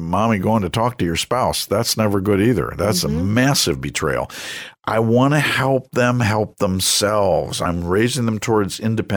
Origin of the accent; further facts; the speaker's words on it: United States; also born or lived in Bethesda, Maryland; I grew up right outside of Manhattan in the era of the Fonz